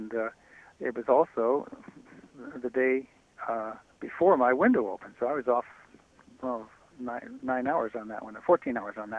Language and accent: English; Glen Ellen, California, United States; including my hometown of Glen Ellen.